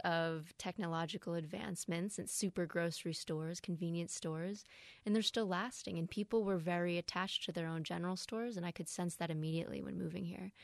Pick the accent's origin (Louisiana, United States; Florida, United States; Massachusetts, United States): Massachusetts, United States; Boston; So like I said, I'm not from Vermont. I'm from Boston. And Boston has its own versions of cultural epicenters, you know, a lobster shack or maybe a great Jewish deli that I grew up next to.